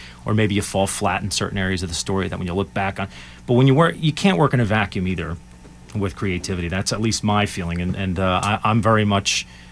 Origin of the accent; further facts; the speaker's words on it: New Jersey, United States; moved away as an adult; now in Florida, United States; I mean, I grew up in New Jersey, you know, and I lived there all the way up until just about 6 years ago, moved to Florida.